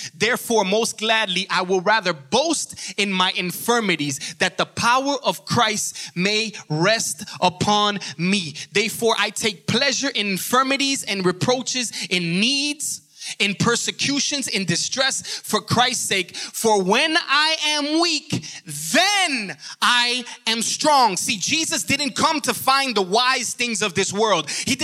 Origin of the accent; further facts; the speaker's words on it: Miami, Florida, United States; I'm from Miami. I love it. I was born there, but then I went to Miami for the rest of my life.